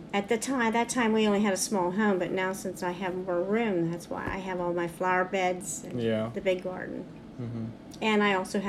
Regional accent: Sharpsburg, Pennsylvania, United States; I grew up in Allegheny County in a small town called Sharpsburg.

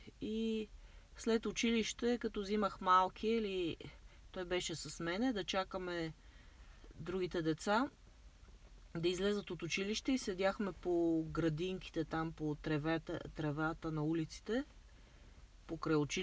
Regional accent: Sofia, Sofia City, Bulgaria; И там съм пораснала и аз съм много се гордея с това, че съм израснала в София. Аз съм се вода като столичанка.

